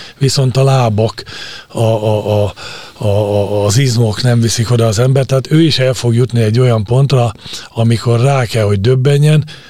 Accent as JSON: {"language": "Hungarian", "region": "Szabolcs-Szatmár-Bereg", "country": "Hungary", "tie": "born there", "said": "szabolcsi születésű vagyok"}